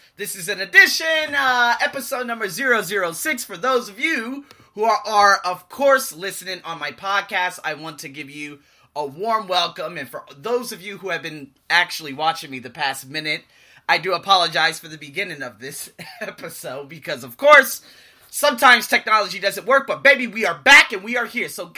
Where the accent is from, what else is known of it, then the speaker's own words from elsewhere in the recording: Las Vegas, Nevada, United States; now in Bangkok, Thailand; Well, you know what? I actually live in Bangkok, but I'm originally from Las Vegas, so I could talk about Las Vegas first.